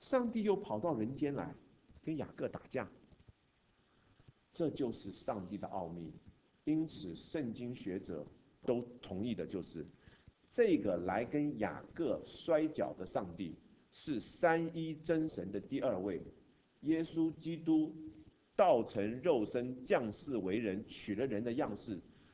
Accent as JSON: {"language": "Chinese", "country": "China", "said": "希伯来人跟以色列人跟我们中国人很像，名字是很重要的。"}